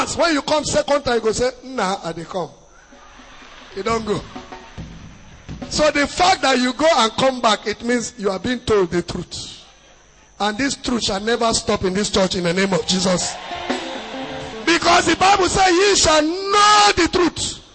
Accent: Nasarawa, Nigeria; I come from the north. I come from Nasarawa State.

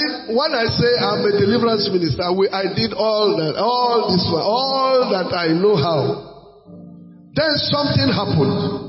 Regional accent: Akwanga, Nasarawa, Nigeria; I am from Akwanga.

